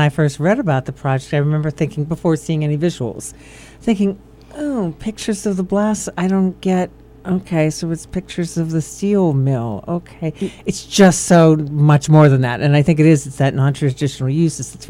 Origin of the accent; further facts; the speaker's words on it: Homestead, Pennsylvania, United States; I'm from Homestead in Pittsburgh, and where my grandfather labored in the steel mills is now paved over for a parking lot for a mall.